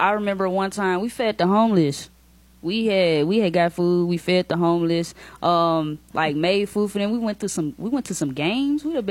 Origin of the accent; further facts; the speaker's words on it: Nashville, Tennessee, United States; right there where we growing up in South Nashville.